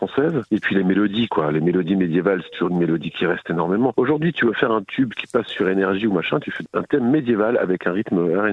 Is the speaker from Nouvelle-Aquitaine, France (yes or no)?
yes; La Rochelle, Nouvelle-Aquitaine, France; j'étais déjà sopraniste quand j'étais enfant à La Rochelle